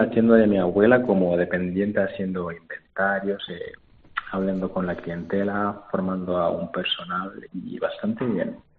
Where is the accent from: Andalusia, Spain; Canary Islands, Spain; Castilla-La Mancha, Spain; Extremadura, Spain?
Canary Islands, Spain; Las Palmas; born there; Digo, nací en Las Palmas y mis padres son de Senegal